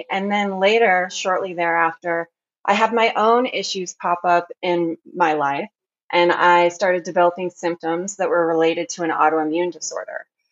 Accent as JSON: {"language": "English", "region": "Arizona", "country": "United States", "tie": "born there", "also_born_or_lived": "France", "lives_now": "Oregon, United States", "said": "I am living currently in Oregon, but I was born in Arizona. And in between those two states, I lived in France for a period of time."}